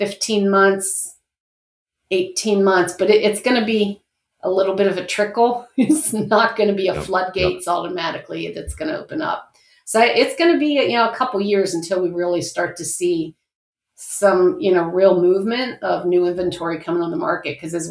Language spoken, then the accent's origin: English; Lancaster, Pennsylvania, United States; you know, I'm from Pennsylvania, you know, the Pennsylvania market, I'm from Lancaster, PA.